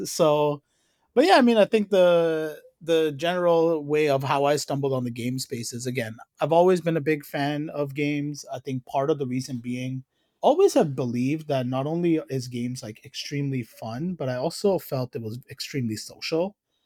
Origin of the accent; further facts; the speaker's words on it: Canada; now in United States; I am Canadian who lives in the US